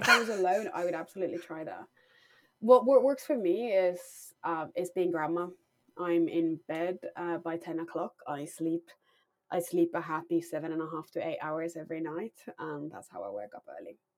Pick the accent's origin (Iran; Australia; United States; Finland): Finland; So, I grew up in Finland, if I haven't mentioned it enough times, yeah.